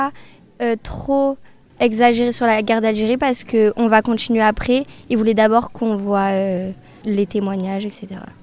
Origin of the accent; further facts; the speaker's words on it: Manosque, Provence-Alpes-Côte d'Azur, France; Je viens de Manosque avec ma classe.